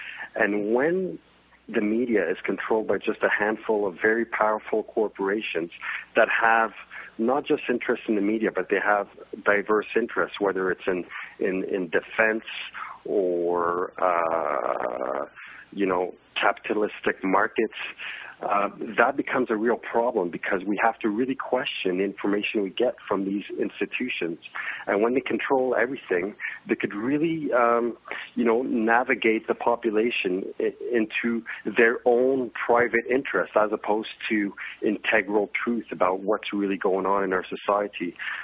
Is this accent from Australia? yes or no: no; Quebec, Canada; first language French; English is a second language; I'm from Canada. I come from a small town in northern Quebec. So French is my first language. I'm French Canadian.